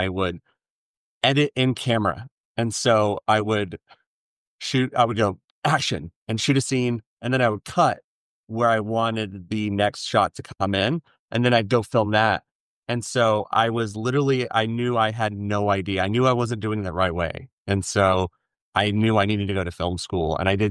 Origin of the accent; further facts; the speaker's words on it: Rogers, Arkansas, United States; But growing up in Rogers, Arkansas in the early 2000s and 2010s, there was no clear pathway on how to get into filmmaking.